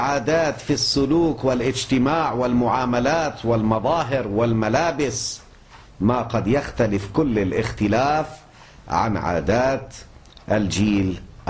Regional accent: Lebanon; وفي بلدنا لبنان

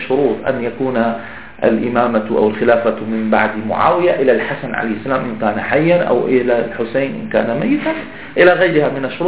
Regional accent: Damascus, Damascus Governorate, Syria; حتى نحن عندنا في دمشق تعرفون أنها عاصمة الأمويين، عاصمة الأمويين، فنحن عندما كنا أطفال صغار نلعب على الأرجوحة

